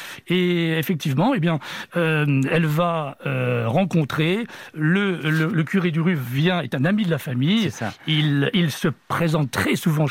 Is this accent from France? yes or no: yes; Nancy, Grand Est, France; moi je suis de Meurthe-et-Mosellan, je suis d'origine nancéenne.